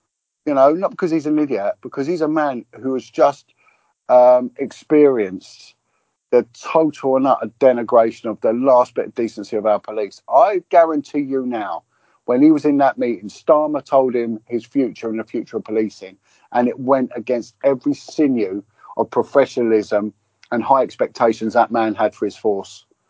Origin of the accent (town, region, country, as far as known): United Kingdom